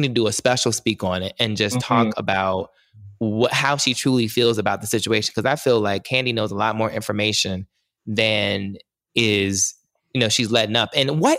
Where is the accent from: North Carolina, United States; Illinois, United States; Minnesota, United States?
North Carolina, United States; Whereas like, for example, in the South, I'm from North Carolina, so the South in general